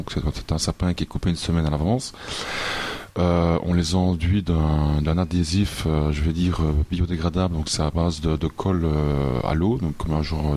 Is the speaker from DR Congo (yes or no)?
no; Namur, Wallonia, Belgium; moi je suis un Namurois pure souche, j'ai 33 ans